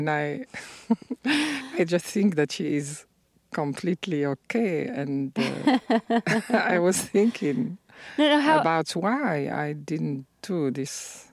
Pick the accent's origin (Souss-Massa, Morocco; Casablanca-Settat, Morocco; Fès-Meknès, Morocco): Fès-Meknès, Morocco; Fez; English is a second language; like I am from Fez, which is this 9th century old city with a lot of crafts.